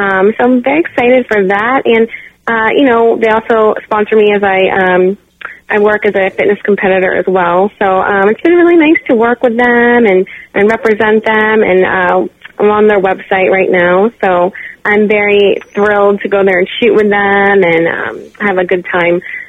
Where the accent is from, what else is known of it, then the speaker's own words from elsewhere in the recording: Florida, United States; also born or lived in Honolulu, Hawaii; Well, I'm actually originally from Honolulu, Hawaii, and I moved to Florida. And I grew up in Florida, basically like Tampa Bay area